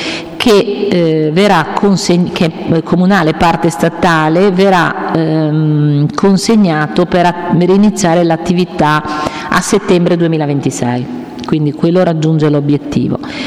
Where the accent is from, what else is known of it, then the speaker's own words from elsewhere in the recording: Genoa, Liguria, Italy; io sono del Ponente, ci tengo a dirlo, da Cornigliano un po' siamo figli di nessuno